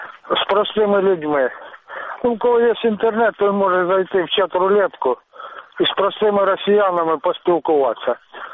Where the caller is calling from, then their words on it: Luhansk Oblast, Ukraine; Добрый вечер. … из Луганщины.